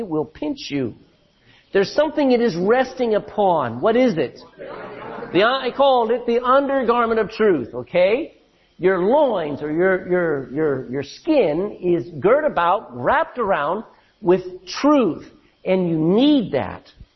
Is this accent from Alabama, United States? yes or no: no; Texas, United States; because I am a Texan. I used to never wear shoes.